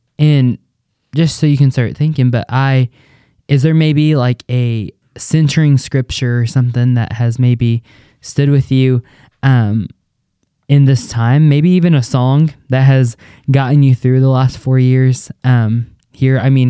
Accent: New Mexico, United States; I came from New Mexico, so we're very much more strict when it came to COVID stuff

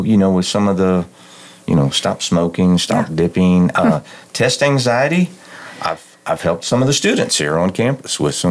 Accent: Seminole, Texas, United States; I grew up in Seminole, just down the road, and I moved to Seminole in the second grade. Went to Westside Church of Christ down there in Seminole

